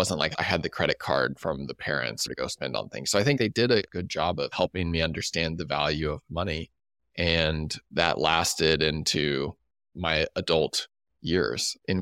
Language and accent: English; Kansas City, Missouri, United States; I grew up in Kansas City and very like Midwestern upbringing, I would say.